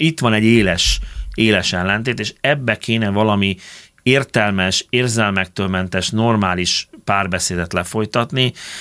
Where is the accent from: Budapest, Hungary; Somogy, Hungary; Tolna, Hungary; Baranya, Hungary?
Budapest, Hungary; Kilián laktanya mellett nőttem föl, Gorvin köz gyerek vagyok.